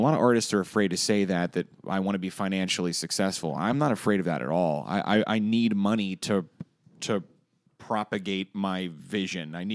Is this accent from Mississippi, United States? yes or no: no; Ohio, United States; when you move to New York or L.A., you don't know I was coming from Ohio.